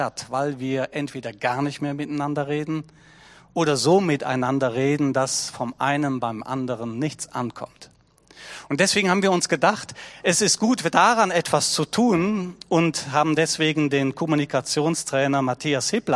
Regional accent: Cologne, North Rhine-Westphalia, Germany; born there; ich bin in Köln geboren und weshalb ich das erzähle, kommt gleich.

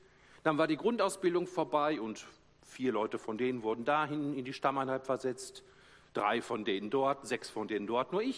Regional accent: Dortmund, North Rhine-Westphalia, Germany; Haha, sagt er, wo kommst du her? Ich sage, aus Dortmund.

